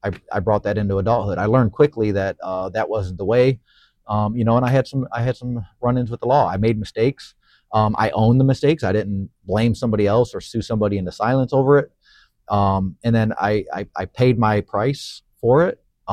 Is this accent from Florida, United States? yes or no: no; Cleveland, Ohio, United States; You know, I grew up in Cleveland.